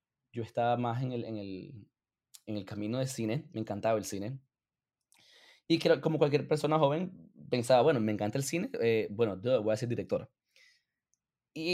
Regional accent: Venezuela; now in United States; Me acuerdo que el año que nos mudamos a los Estados Unidos de Venezuela, en el 2005

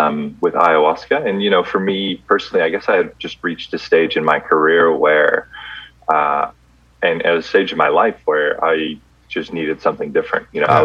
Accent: California, United States; also born or lived in Greece / Belgium; So moved to California when I was four. My mom was, I was born in Greece, moved to Belgium, so I'm actually a Belgian citizen now.

